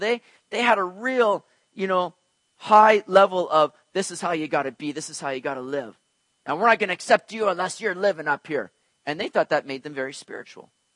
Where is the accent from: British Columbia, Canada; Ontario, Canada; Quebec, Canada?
British Columbia, Canada; Vancouver; I'm very proud to be homegrown right here, you know, to have been born and raised in the greater Vancouver area, and I'm proud to be a Canadian.